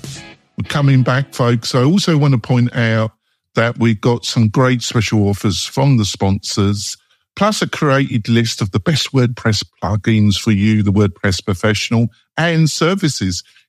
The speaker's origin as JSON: {"language": "English", "region": "England", "country": "United Kingdom", "said": "But there we go. I'm English. What do you expect?"}